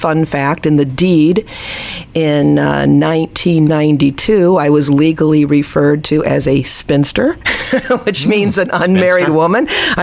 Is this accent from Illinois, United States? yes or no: no; Gary, Indiana, United States; I'm originally from the Midwest, the Chicago area. I was born in the beautiful city of Gary, Indiana.